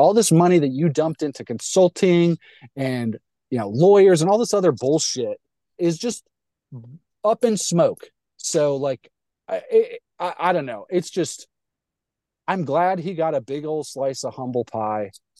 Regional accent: Virginia, United States; I grew up in Northern Virginia. I grew up in the area.

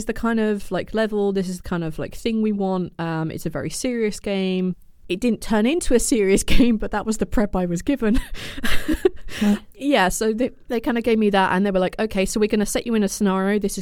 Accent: United Kingdom; And I'm British, so there's no way you can mistake me for any of them.

